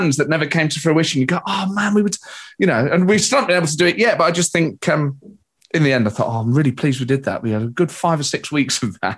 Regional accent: Nottingham, East Midlands, United Kingdom; So our family holidays were on the east coast of England, as a lot of Nottingham people and people in the East Midlands.

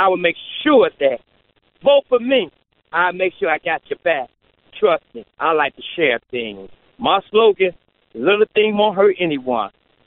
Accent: Alabama, United States; now in Chicago, United States; I'm not even from Chicago. I'm from Alabama. But I love Chicago.

